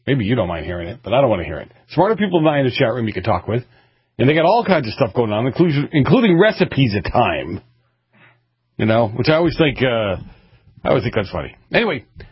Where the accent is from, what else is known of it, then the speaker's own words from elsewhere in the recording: United States; So we're Americans first.